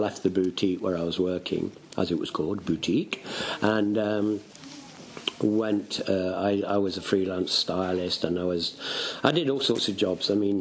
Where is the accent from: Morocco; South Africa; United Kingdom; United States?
United Kingdom; Nottingham, East Midlands; one in my hometown of Nottingham and one in London.